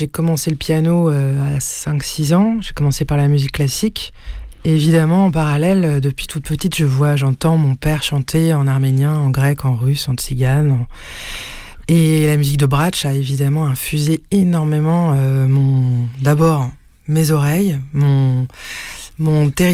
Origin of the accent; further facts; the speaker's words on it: France; born there; j'ai mon identité en tant que française déjà. Née en France, mais aussi d'origine. Mon père est moitié arménien, moitié italien. Ma mère est née à Tunis.